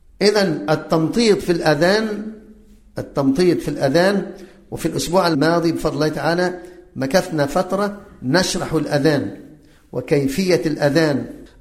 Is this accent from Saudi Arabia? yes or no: no; Cairo, Cairo Governorate, Egypt; عندنا في القاهرة